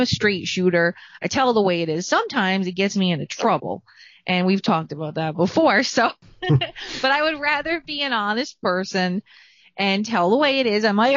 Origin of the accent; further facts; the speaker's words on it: Rhode Island, United States; I grew up in the ocean state in Rhode Island. So, I mean, I'm not like from New York City living in the concrete jungle